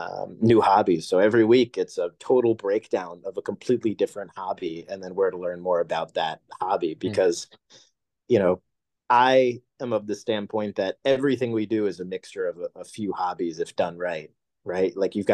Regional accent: Connecticut, United States; They were actually started in my hometown in Connecticut, and that's why I was first connected with them.

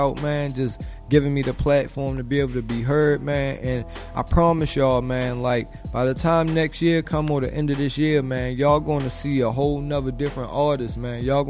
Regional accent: Baltimore, Maryland, United States; I'm from Baltimore, baby.

